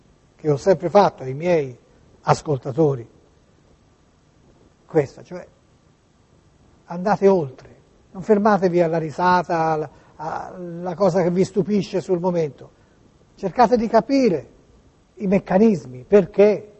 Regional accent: Tuscany, Italy; ormai il sondazzo nasce perché sono toscano, perché sono burlone, perché io sia sempre una persona serissima, che pensa a cose serie e anche basilari, importanti, profonde. Però c'è in noi toscani, c'è questa voglia di pigliare per il culo, che ragazzi.

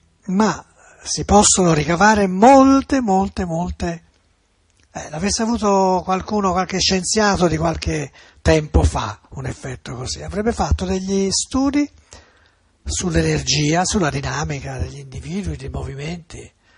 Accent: Florence, Tuscany, Italy; Mie, essendo fiorentino

